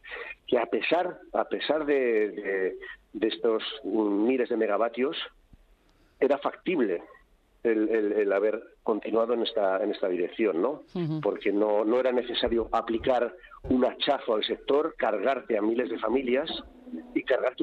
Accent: El Villar de Arnedo, La Rioja, Spain; nosotros instalamos la planta solar en mi pueblo, donde estoy ahora, en el Villar de Arnedo.

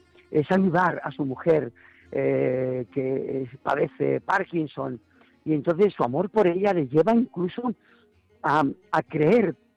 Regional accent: Alicante, Valencian Community, Spain; also born or lived in Dolores; ha sido mi pueblo donde nací, que es Dolores, y Alicante, donde viví mi segunda adolescencia

